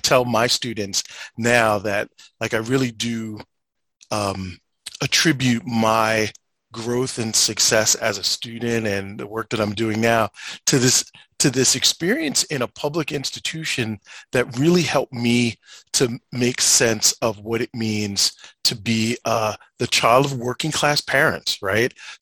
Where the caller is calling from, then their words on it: New Jersey, United States; So I'm joining you from New Jersey.